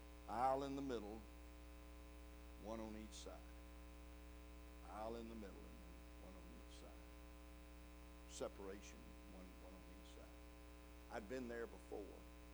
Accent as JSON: {"language": "English", "region": "the South", "country": "United States", "said": "I'm from the South. Did y'all know that?"}